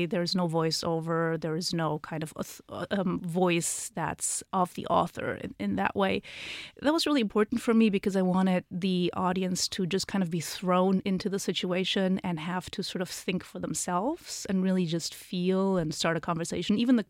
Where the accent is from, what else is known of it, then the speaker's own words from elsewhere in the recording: Germany; also born or lived in Poland; now in Los Angeles, United States; I am from Poland and I grew up in Germany. I've lived in LA for 13 years now